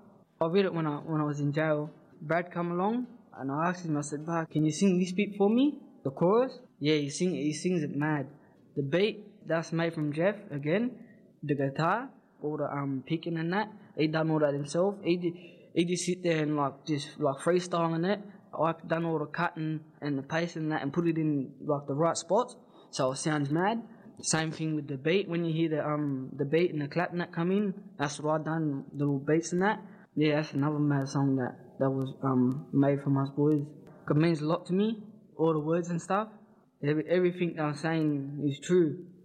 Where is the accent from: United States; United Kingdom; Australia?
Australia; Penrith, New South Wales; I'm from Penrith, and I'm bringing you my story this week.